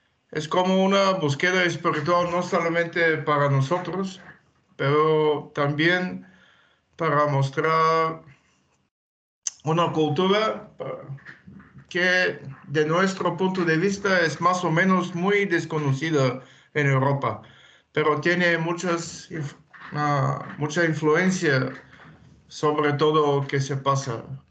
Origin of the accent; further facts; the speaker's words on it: Varna, Varna Province, Bulgaria; Spanish is a second language; Con Rumiana Teneva, los dos tenemos origen de Bulgaria, de la ciudad de Varna, que siempre era una ciudad multicultural.